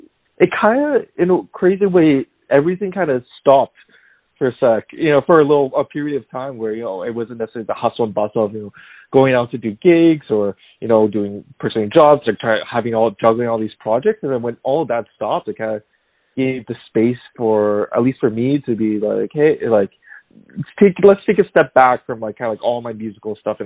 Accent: Canada; So I was born in Canada, but my heritage is Korean. And I, growing up as a Canadian

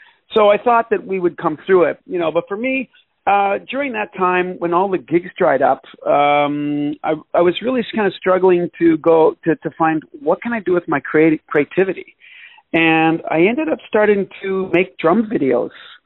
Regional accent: Northern Ireland, United Kingdom; moved away; I was originally from Northern Ireland, so, you know, my family, when we moved here in the 70s, we left a lot of that gun violence back there

